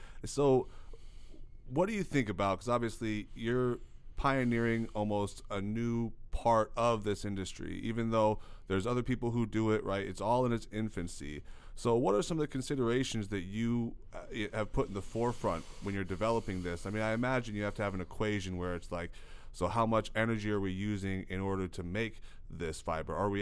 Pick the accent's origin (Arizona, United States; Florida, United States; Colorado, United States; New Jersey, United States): Colorado, United States; Payton; Where I grew up in Payton, Colorado, you couldn't get recycling if you wanted to.